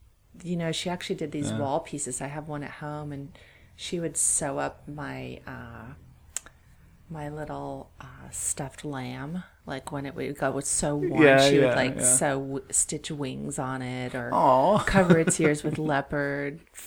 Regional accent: Altadena, California, United States; I am. I was born and raised in Altadena.

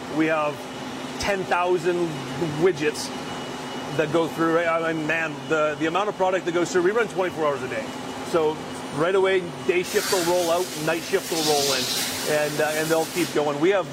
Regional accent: Campbell River, British Columbia, Canada; I'm from Vancouver Island, Campbell River, originally.

